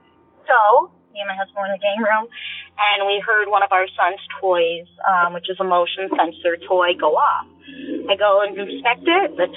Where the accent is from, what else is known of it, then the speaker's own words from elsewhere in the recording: Illinois, United States; I'm from Northern Illinois.